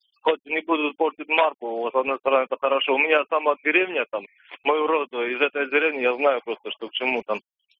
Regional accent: Georgia; Russian is a second language; now in Moscow, Russia; Я из Грузии, я сам живу в Москве.

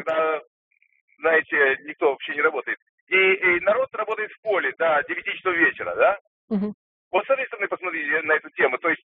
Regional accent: Moscow, Russia; я из Москвы.

